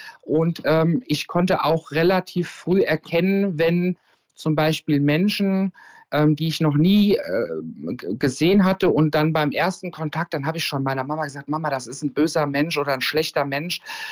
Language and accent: German; Hesse, Germany; Also ich bin ganz wunderbar auf dem Land aufgewachsen tatsächlich, und zwar in dem wunderbaren Lahn-Dill-Kreis. Das ist das Dreiländereck in Hessen, und bin bei meiner Mama und bei meinen Großeltern aufgewachsen